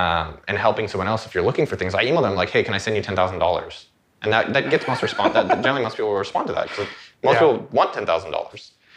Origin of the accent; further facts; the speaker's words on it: California, United States; now in Austin, United States; I was from the Bay Area, but I put myself in the right place to be able to meet those people.